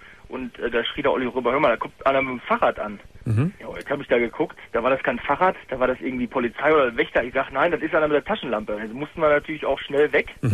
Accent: North Rhine-Westphalia, Germany; Ich komme aus dem Ruhrgebiet.

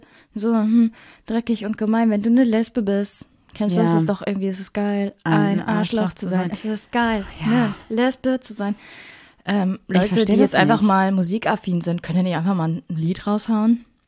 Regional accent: Duisburg, North Rhine-Westphalia, Germany; Ich bin in Duisburg groß geworden

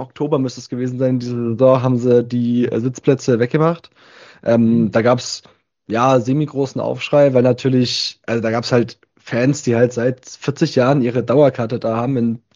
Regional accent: Baden-Württemberg, Germany; Also ich komme aus der Nähe von Stuttgart.

